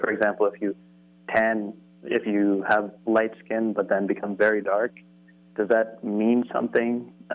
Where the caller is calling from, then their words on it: East Coast, United States; Hi, I'm from the East Coast